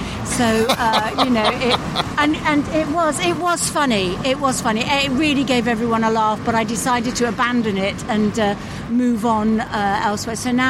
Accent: Wigan, North West England, United Kingdom; No, Wigan. Wigan, as in Lancashire.

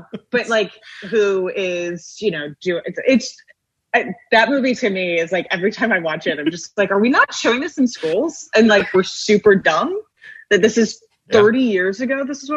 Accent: New York City, New York, United States; as a New Yorker, I found that episode so jarring.

